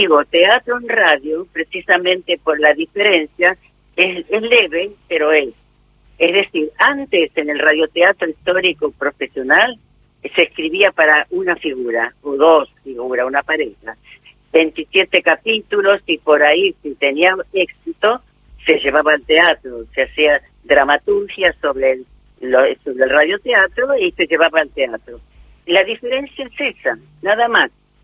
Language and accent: Spanish; Argentina; nosotros somos dramaturgos argentinos